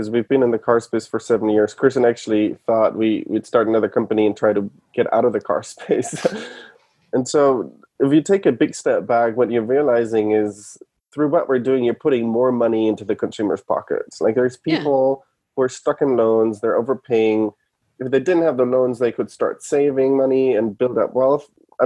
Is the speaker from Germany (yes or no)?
yes; Germany; now in United States; Granted, I came from Germany, so I needed to figure out a way how to come over here